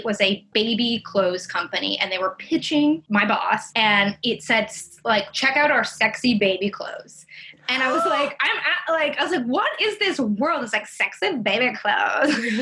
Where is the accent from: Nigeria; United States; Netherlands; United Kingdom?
United States; Los Angeles, California; And growing up, I'm obviously from Los Angeles, and I went to like a very fancy prep school, like very fancy elementary school.